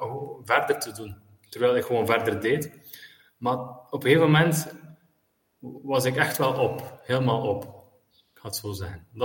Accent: Bruges, West Flanders, Belgium; moved away as an adult; now in Syria; Ik ben monnik en priester in een klooster in Syrië. Het klooster van Mar-Jacob. Ik ben afkomstig uit Brugge en ik woon hier al 14 jaar.

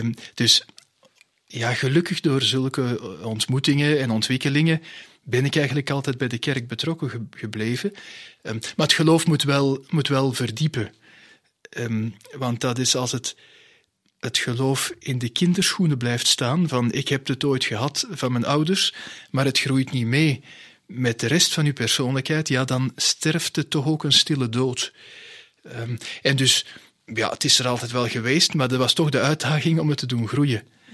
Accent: Antwerp, Belgium; born there; toen ik weer in België kwam. Dus ik ben geboren in Antwerpen, in het centrum van de stad. In een gezin, ons vader was tandarts, moeder was huismoeder.

